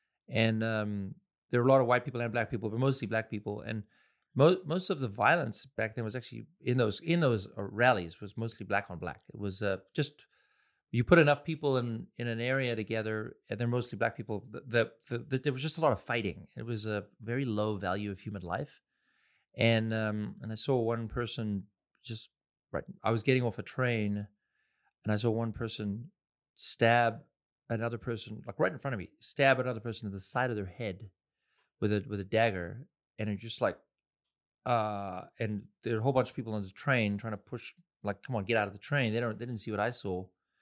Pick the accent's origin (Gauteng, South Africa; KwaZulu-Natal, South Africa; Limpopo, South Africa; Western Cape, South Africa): Gauteng, South Africa; Pretoria; I grew up in Pretoria, which was the capital of the apartheid government.